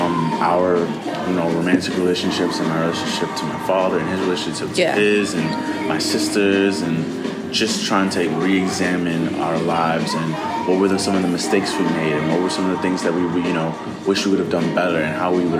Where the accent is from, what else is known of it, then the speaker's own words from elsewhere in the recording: New Orleans, Louisiana, United States; No, I'm from New Orleans.